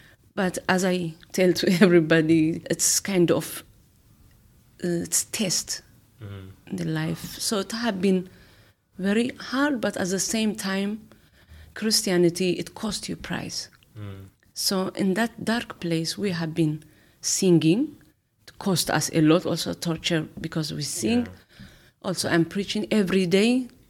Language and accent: English; Eritrea; I came from Eritrea.